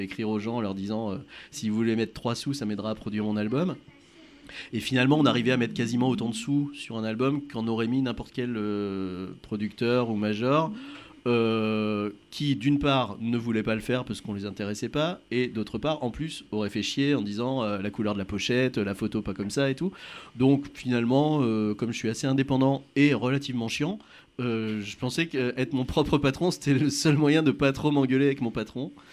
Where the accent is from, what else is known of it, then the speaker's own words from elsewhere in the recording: Auvergne-Rhône-Alpes, France; à Lyon maintenant depuis 6 ans, mais j'ai d'abord été estampillé chanteur toulousain parce que j'ai fait mes deux premiers albums à Toulouse. Mais sinon, je viens d'Auvergne, comme tout le monde.